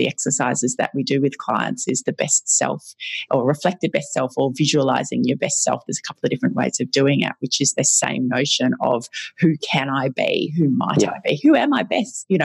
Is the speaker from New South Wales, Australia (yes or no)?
no; Ballarat, Victoria, Australia; here in my hometown of Ballarat.